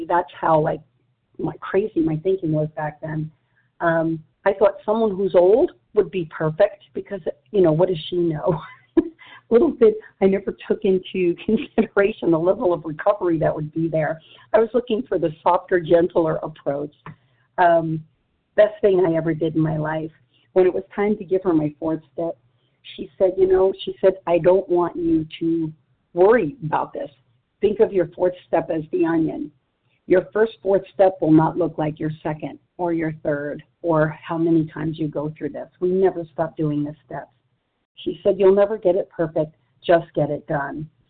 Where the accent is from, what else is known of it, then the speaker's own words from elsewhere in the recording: New York, United States; because I come from New York. I had a very colorful life